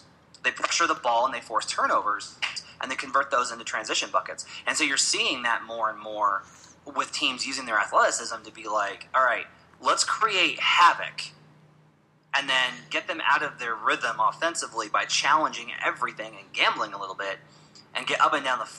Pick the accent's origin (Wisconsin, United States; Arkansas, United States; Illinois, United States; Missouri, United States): Arkansas, United States; Because I grew up in Arkansas, so I grew up watching 40 Minutes of Hell.